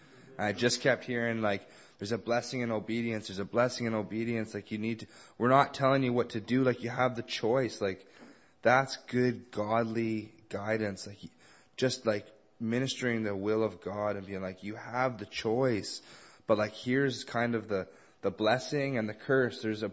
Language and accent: English; Victoria, British Columbia, Canada; also born or lived in Nanaimo; I was born in Nanaimo, raised in Victoria.